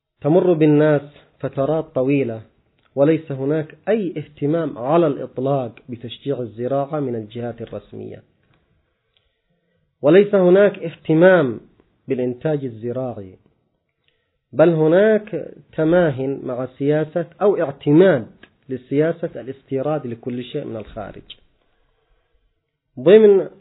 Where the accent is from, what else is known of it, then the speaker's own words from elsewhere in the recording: Yemen; عندنا في اليمن يستوردون حتى الثوم من الصين